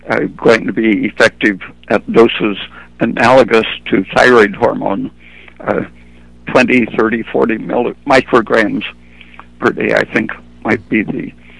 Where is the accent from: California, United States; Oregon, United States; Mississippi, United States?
Oregon, United States; He didn't know in advance that I was from Oregon, but instantly knew who the professors would be at Oregon.